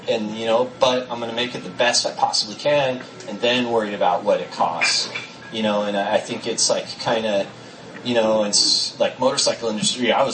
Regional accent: Long Beach, California, United States; I'm from Long Beach

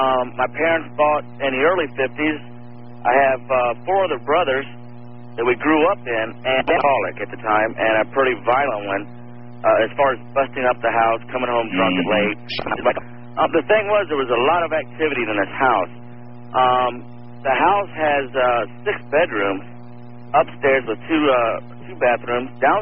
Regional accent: Ohio, United States; I'm from Central Ohio.

